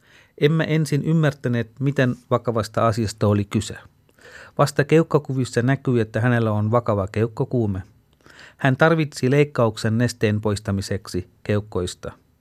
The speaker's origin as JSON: {"language": "Finnish", "country": "Sri Lanka", "said": "Kotimaassani Sri Lankassakin tilanne on kohentunut paljon"}